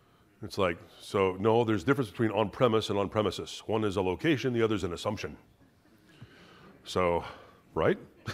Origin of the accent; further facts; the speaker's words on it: Kansas, United States; I'm from Kansas, we say y'all